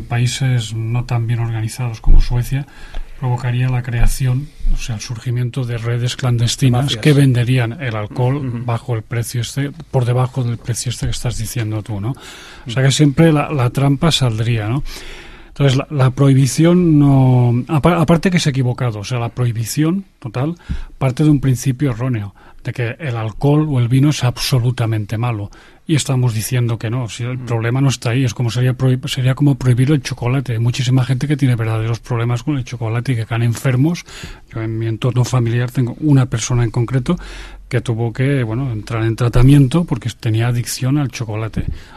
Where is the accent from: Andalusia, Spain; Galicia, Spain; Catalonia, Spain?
Andalusia, Spain; Seville; Yo me crié en Sevilla, o sea, la juventud y la adolescencia la he pasado en Sevilla y rodeado de jóvenes